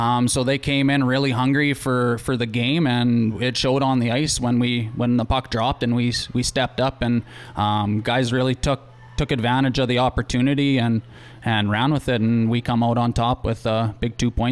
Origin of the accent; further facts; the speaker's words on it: Yorkton, Saskatchewan, Canada; also born or lived in Melfort; I was born in Melfort. I moved to Yorkton summer of grade one, so when I was turning six. I've been here ever since. Played my minor hockey in Yorkton.